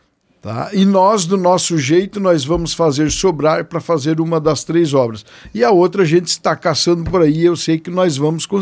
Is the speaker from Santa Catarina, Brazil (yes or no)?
yes; Santa Catarina, Brazil; é a rua onde eu nasci, onde a gente mora